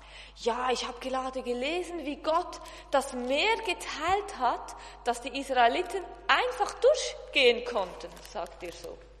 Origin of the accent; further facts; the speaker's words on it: Switzerland; Ich bin aus der Schweiz und ich bin gestern schon gekommen.